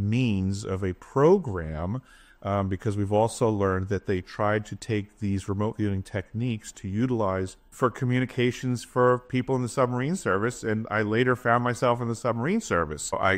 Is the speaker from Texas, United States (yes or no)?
no; New York, United States; now in Alaska, United States; I currently reside in Alaska. I grew up on Long Island.